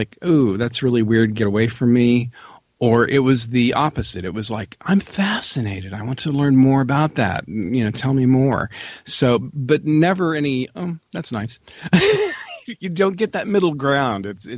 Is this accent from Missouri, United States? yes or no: yes; Carrollton, Missouri, United States; I grew up in the Midwest in a little town in Missouri called Carrollton, Missouri, population of about 5,000.